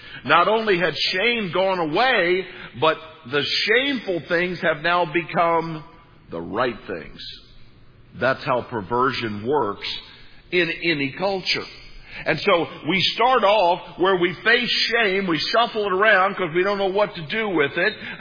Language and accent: English; Missouri, United States; I'm from East Central Missouri, and some of you probably grew up